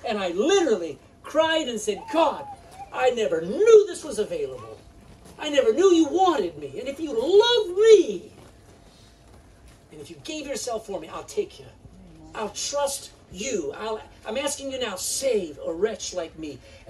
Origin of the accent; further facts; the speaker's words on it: Texas, United States; As a Texan for better and better and better, if I have to translate.